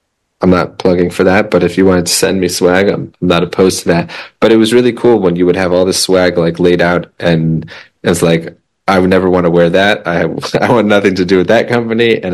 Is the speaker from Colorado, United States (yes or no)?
yes; Colorado, United States; moved away; So I grew up in Colorado and I grew up skiing Copper Mountain.